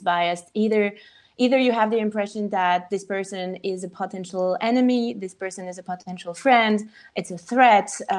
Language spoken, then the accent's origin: English; Switzerland; So I'm actually from Switzerland, hence the weird French name.